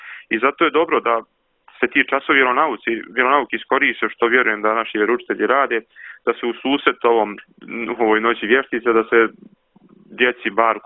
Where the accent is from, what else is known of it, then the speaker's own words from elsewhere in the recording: Virpazar, Bar Municipality, Montenegro; Konkretno kod nas u Virpazaru postoji jedan dan